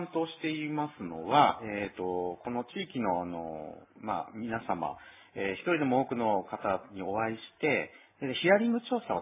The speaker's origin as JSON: {"language": "Japanese", "town": "Sendai", "region": "Miyagi", "country": "Japan", "tie": "born or raised there", "also_born_or_lived": "Hachinohe / Morioka", "said": "私は東北人なんですけれども、はい、生まれが青森県の八戸市、はい、育ちが宮城県の仙台市、はい、で大学は岩手の盛岡と東北を転々としておりました。"}